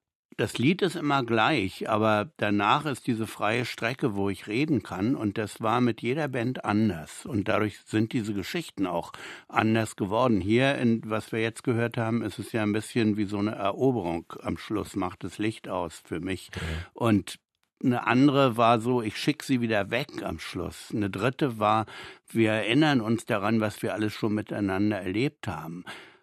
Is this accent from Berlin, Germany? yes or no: yes; West Berlin, Berlin, Germany; gerne über meine Kindheit und Jugend in West-Berlin, aber in einer ganz anderen Form schreiben